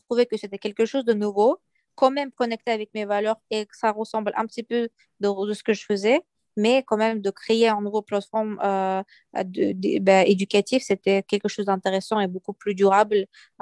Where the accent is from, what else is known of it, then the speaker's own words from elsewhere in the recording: France; je dis, oui, voilà, je viens de France.